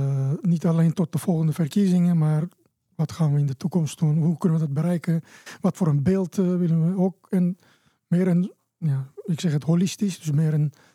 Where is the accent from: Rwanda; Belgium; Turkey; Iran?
Turkey; Istanbul; Dutch is a second language; moved away as an adult; also born or lived in Eindhoven / Haarlem; now in Netherlands; Ik ben geboren en opgegroeid in Istanbul eigenlijk. En ik kwam in 2004 naar Nederland in mijn eentje om een studie te volgen